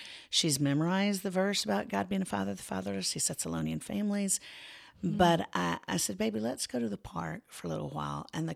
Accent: Florida, United States; also born or lived in Tennessee; She's Haitian and I grew up in Florida and in Tennessee.

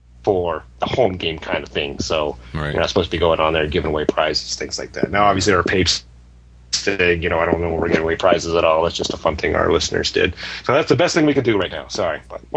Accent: Ohio, United States; And this comes from Ed Rindler and of Hamilton, Ohio, my home state.

